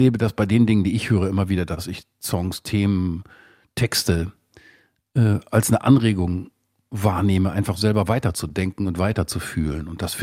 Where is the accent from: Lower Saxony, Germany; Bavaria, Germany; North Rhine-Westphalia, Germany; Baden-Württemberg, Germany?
North Rhine-Westphalia, Germany; Kleve; Ich komme aus Kleve am Niederrhein.